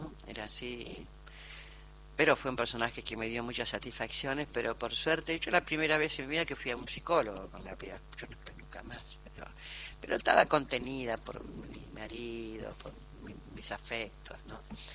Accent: Villa Ballester, Buenos Aires Province, Argentina; Yo soy de Villa Ballester, partido de San Martín.

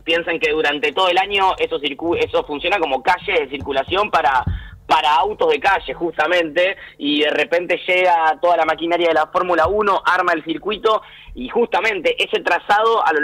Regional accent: Argentina

